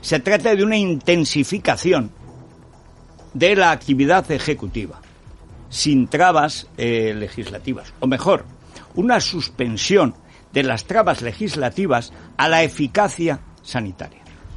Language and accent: Spanish; Aragon, Spain; Mi pueblo es el primer pueblo de Aragón. Se llega por el señorío de Molina, de Guadalajara. En mi pueblo no ha habido ningún caso este verano. Y tengo allí mi casa.